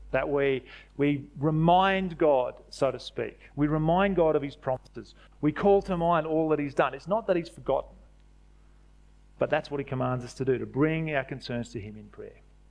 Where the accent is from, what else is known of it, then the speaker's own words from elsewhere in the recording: Australia; because we're Aussie blokes and it's not really something we do.